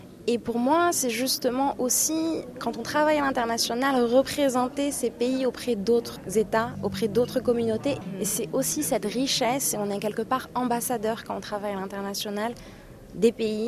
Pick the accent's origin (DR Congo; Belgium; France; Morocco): Morocco; moved away as an adult; J'ai grandi au Maroc et j'ai fait le lycée Lyoté à Casablanca.